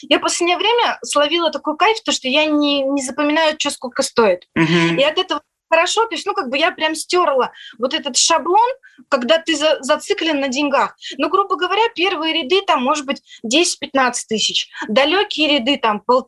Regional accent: Polysayevo, Kemerovo Oblast, Russia; когда я приехала сама из Кузбасса, жила в Полысаево и приехала в институт

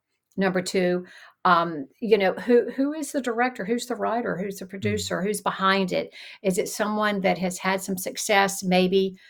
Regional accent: Charlotte, North Carolina, United States; also born or lived in Gastonia; but I grew up in Charlotte, North Carolina, Gastonia, North Carolina. So there wasn't a whole lot of anything going on there in the entertainment industry.

